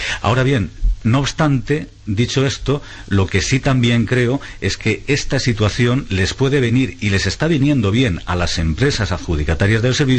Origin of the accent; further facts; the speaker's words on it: Madrid, Community of Madrid, Spain; me da auténtica pena y vergüenza de que la capital de España, de que Madrid y mi pueblo esté de la manera